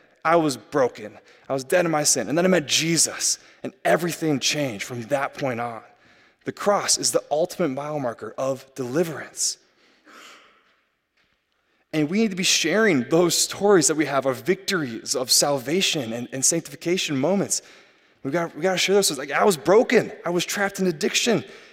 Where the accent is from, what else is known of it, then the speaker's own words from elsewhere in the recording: Iowa, United States; you can see the Mississippi River in Illinois, and then my old little small hometown in Iowa